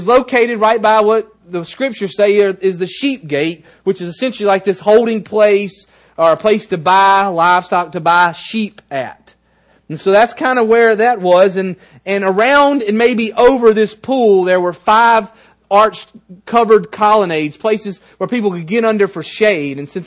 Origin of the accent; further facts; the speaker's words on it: United States; I'm not English, I'm American, but I speak English.